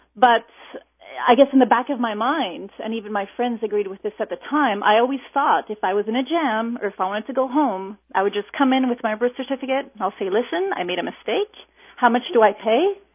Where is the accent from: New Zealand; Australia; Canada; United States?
Canada; born there; I'm Canadian born. My mother lives here